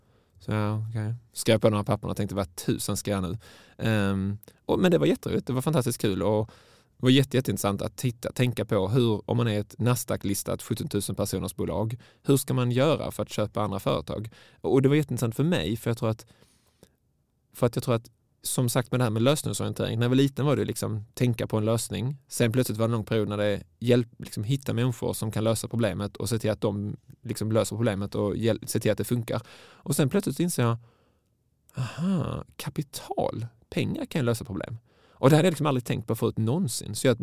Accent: Malmö, Skåne, Sweden; Jag är från Malmö

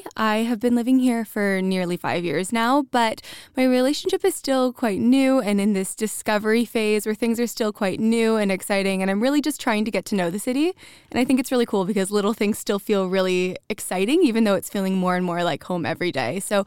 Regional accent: Windsor, Ontario, Canada; now in Malmö, Sweden; So I'm from south of Toronto in Ontario. So yeah, I'm Canadian. I've lived there my whole life prior to living here.

